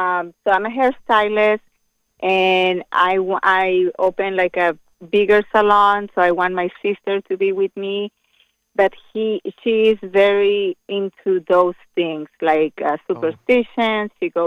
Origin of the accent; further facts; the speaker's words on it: Mexico; English is a second language; because I'm from Mexico, and in Mexico is very strong, those beliefs.